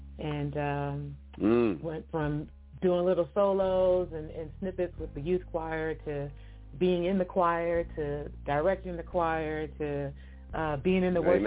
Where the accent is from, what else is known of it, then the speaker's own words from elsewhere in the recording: Peoria, Illinois, United States; Like you said, I'm from Peoria, Illinois, and I am a PK, so church has always been a part of my life.